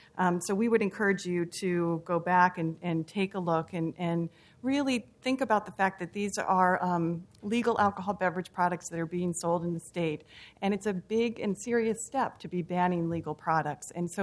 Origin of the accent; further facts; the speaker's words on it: Tacoma, Washington, United States; and I'm actually from Tacoma, Washington. I'm based up there.